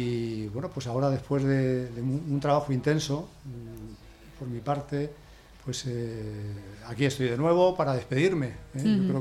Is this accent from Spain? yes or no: yes; Toledo, Castilla-La Mancha, Spain; es la fiesta mayor de mi ciudad, de mi patria chica, de Toledo.